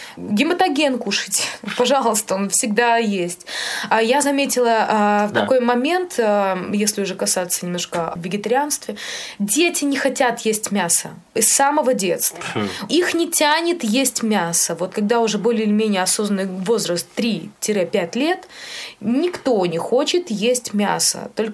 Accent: Belarus; Да, потому что мы же все белорусы очень любят картошку, пюре, драники. Это же наша национальная еда.

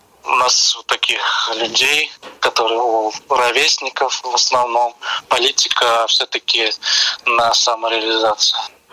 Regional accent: Mogilev, Mogilev Region, Belarus; also born or lived in Germany; С Беларуси. Как раз-таки родом я из Могилева.

